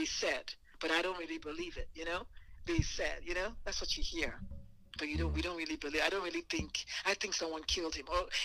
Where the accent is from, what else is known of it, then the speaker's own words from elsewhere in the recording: Nigeria; because even I'm Nigerian, even those of us in Nigeria